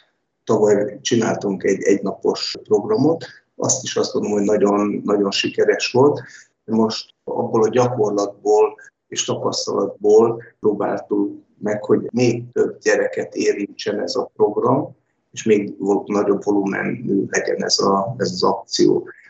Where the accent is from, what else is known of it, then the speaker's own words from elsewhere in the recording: Borsod-Abaúj-Zemplén, Hungary; born there; Én ezen a környéken születtem, és nagyon-nagyon sokat járok most is az Zemplén hegységbe túrázni, biciklizni.